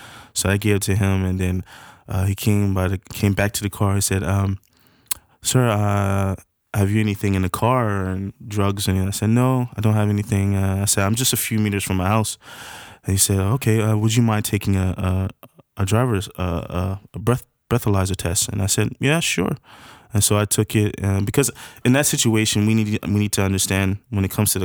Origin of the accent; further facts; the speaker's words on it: the South, United States; we say sir back home because that's I'm from the South.